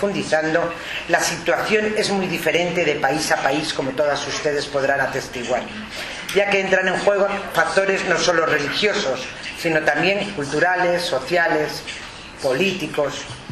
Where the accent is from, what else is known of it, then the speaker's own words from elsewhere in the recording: Madrid, Community of Madrid, Spain; me sentiré muy orgullosa como madrileña que soy